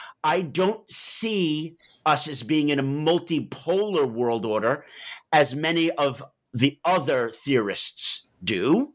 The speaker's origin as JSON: {"language": "English", "town": "Manhattan", "region": "New York", "country": "United States", "said": "I'm from Manhattan, and I was studying biology and chemistry at a small liberal arts college in Massachusetts"}